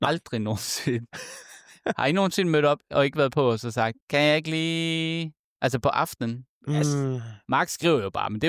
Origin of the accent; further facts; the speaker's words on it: Sakskøbing, Zealand, Denmark; Det er fordi, jeg forbinder det meget med Saxkøbing, hvor jeg kommer fra.